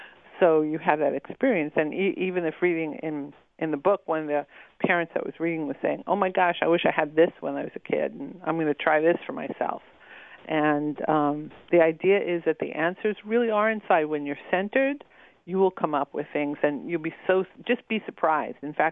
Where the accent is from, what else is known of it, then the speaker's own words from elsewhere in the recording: New York, United States; I grew up in New York, so if I walk down the street and I feel uncomfortable, I just leave.